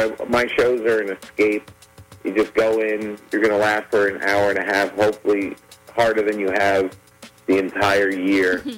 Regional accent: New Jersey, United States; Yes, I love crabs. I came from the Jersey Shore.

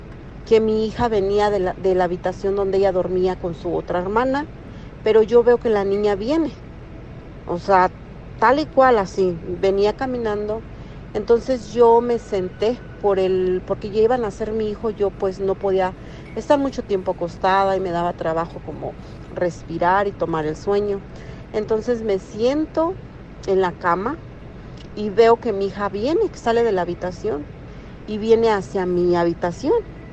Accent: Guanajuato, Mexico; now in Georgia, United States; me comunico desde acá de Georgia, Estados Unidos, acá radico. Yo soy de Guanajuato, ya tengo muchos años acá.

